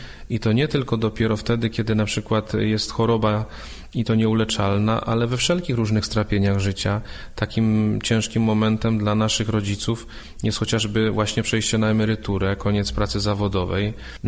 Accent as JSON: {"language": "Polish", "town": "Olesno", "region": "Opole Voivodeship", "country": "Poland", "said": "bo ja z Olesna"}